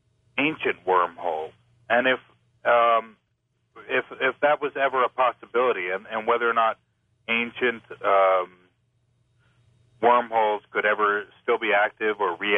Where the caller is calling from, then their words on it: Taos, New Mexico, United States; Yeah, I'm calling from Taos, New Mexico.